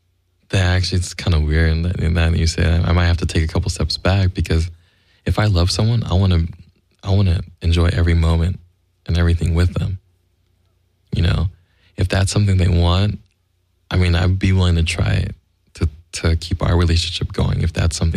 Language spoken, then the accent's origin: English; Philippines; I'm a Filipino guy.